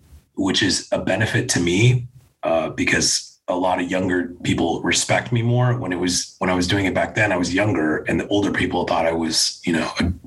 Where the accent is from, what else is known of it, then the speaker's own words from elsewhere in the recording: California, United States; And I'm okay, I'm from Orange. I was in Orange County at the time.